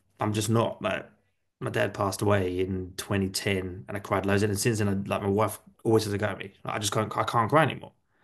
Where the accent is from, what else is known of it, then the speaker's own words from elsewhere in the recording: London, United Kingdom; I'm not from South London, I'm from Northeast London.